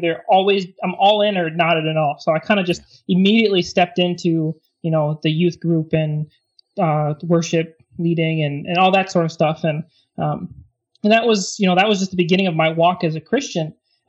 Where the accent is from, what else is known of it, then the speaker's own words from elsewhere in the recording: Michigan, United States; And so I went down, you know, I'm from Michigan. So I went down into lower Michigan and got a degree in Bible and theology.